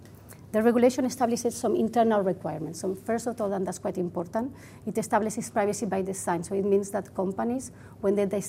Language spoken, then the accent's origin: English; Spain; English is a second language; now in Brussels, Belgium; You might guess from my accent, I'm Spanish. I live in Brussels.